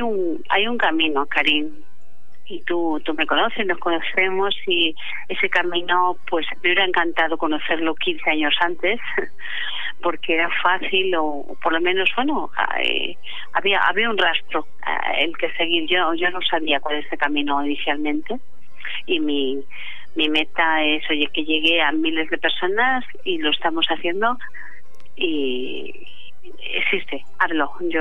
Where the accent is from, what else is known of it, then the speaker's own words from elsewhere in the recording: Andalusia, Spain; yo soy andaluza, cari, procedo de un pueblo de Almería y en mi pueblo pues la gente era emprendedora